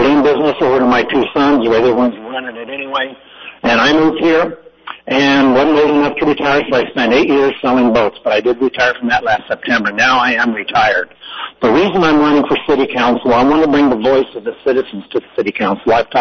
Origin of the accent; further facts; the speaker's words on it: Albuquerque, New Mexico, United States; I came from Albuquerque, New Mexico, where my primary job was I was a paramedic for 38 years.